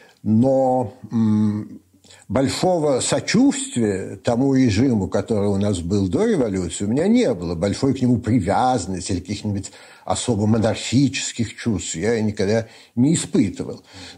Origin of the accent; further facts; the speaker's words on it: Saint Petersburg, Russia; born there; Я родился в Петербурге в 1995 году.